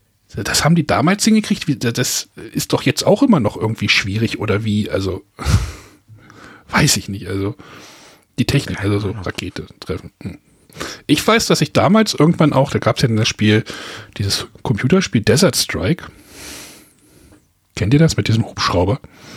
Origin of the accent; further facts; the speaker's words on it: Lower Saxony, Germany; Also, ich komme ja aus Südniedersachsen